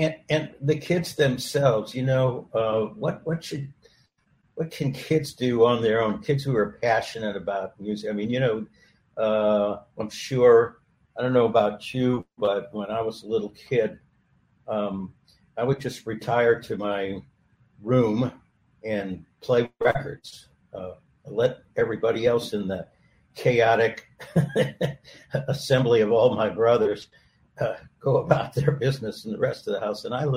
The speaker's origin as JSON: {"language": "English", "town": "St. Louis", "region": "Missouri", "country": "United States", "tie": "born or raised there", "said": "I actually saw his grandson at an event I went to a few months ago in my hometown of St. Louis"}